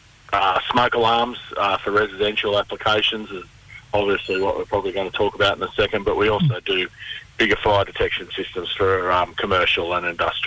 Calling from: Sydney, New South Wales, Australia

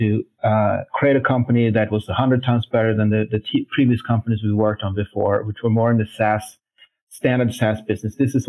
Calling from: Barcelona, Catalonia, Spain; I'm calling today from Barcelona, where we have our R&D center.

